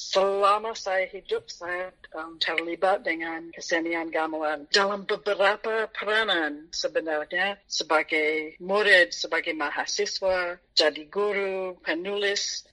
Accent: United States; Indonesian is a second language

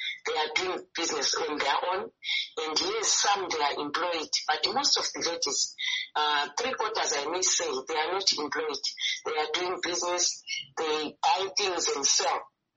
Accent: Bulawayo, Zimbabwe; I am from Blawayo

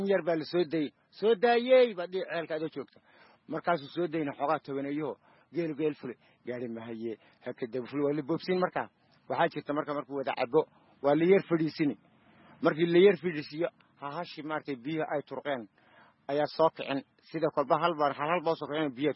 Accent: Gode, Somali Region, Ethiopia; Marka waxaan ku soo barbaaray Itoobiya oo ku gaaray ilaa 3 jir

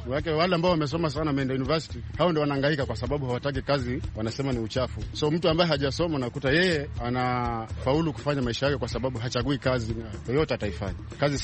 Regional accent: Kikambala, Kilifi County, Kenya; natoka hapa Majengo hapa Kikambala, Kilifi County. Hapa karibu sasa mwaka mmoja sasa. Bado kama miezi mitatu nimalize mwaka mmoja.

